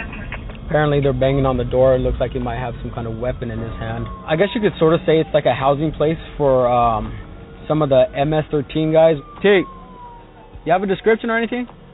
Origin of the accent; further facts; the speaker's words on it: Fresno, California, United States; born there; I was born in Fresno.